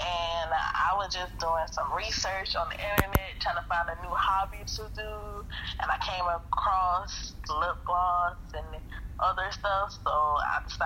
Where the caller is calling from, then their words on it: South Carolina, United States; I'm calling from South Carolina.